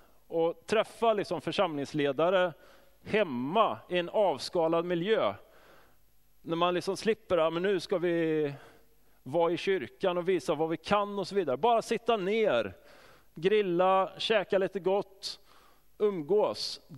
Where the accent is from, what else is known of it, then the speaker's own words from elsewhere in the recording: Tibro, Västra Götaland County, Sweden; now in Skåne, Sweden; Jag är från Tibro, Sveriges för detta möbelcentrum. Numera Sveriges inredningscentrum står det på skylten.